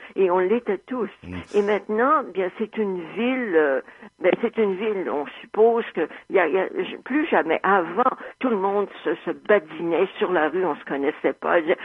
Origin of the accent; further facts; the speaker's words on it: Montreal, Quebec, Canada; born there; moi je suis montréalaise de naissance, mais j'ai vécu ailleurs très longtemps, et je suis revenue